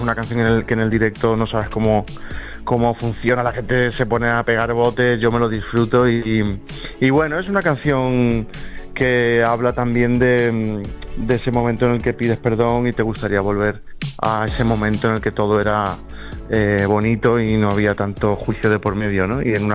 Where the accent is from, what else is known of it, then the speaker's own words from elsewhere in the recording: Andalusia, Spain; Tengo muchas ganas ya de estar en mi tierra, eso también te lo digo, de estar en Andalucía